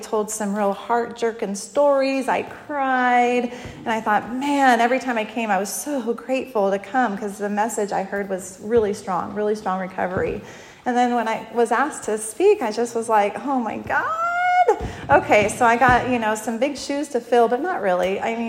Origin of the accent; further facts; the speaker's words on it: Paso Robles, California, United States; So I actually grew up in the Paso Robles area. I'm from Paso Robles. I wasn't born there, but I might as well have been.